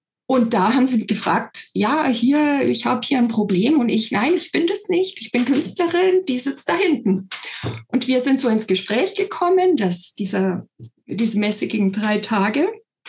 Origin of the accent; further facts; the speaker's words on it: Munich, Bavaria, Germany; ich stamme aus München